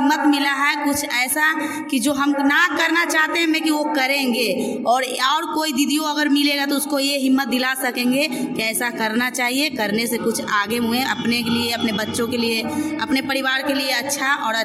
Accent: Madhopur, India; मैं माधोपुर के रहने वाली हूँ।

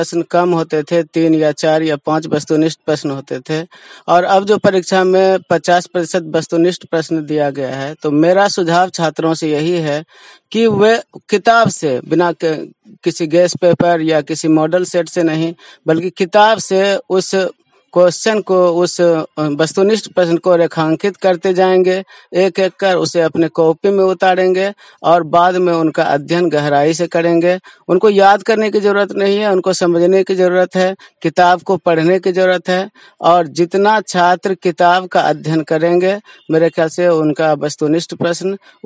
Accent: Kalyanpur, Bihar, India; मैं ग्राम पोस्ट कल्याणपुर का रहने वाला हूं

